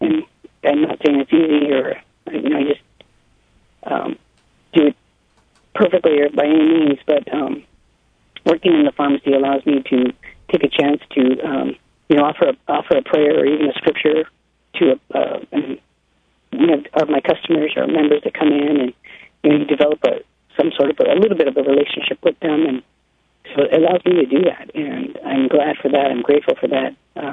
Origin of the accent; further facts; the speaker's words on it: Oxnard, California, United States; Yes, I'm from Oxnard, California.